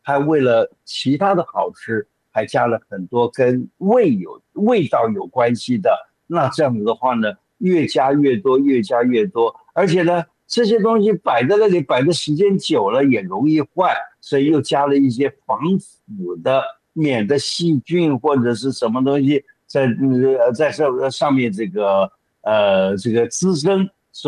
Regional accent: southern China, China; 我自己呢，虽然说不是北方人，我是南方人

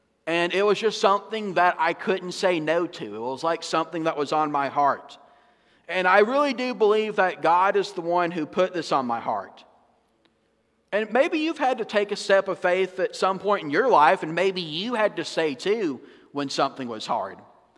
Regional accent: Georgia, United States; now in Florida, United States; that I'm not from Florida, right? So I'm from up northwest Georgia, up in the mountains. And so I did leave my home state, and I left all my family who lives there and all my friends.

